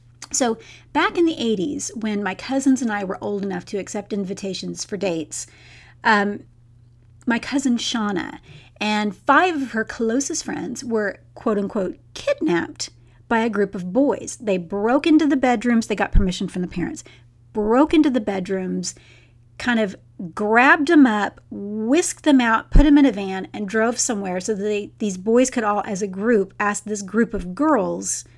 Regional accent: Texas, United States; So growing up in Texas like I did, you know, this whole concept of the big ask was completely new to me.

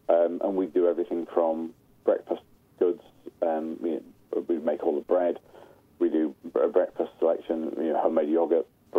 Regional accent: Yorkshire and the Humber, United Kingdom; I'm from East Yorkshire, so top right-hand side of England.

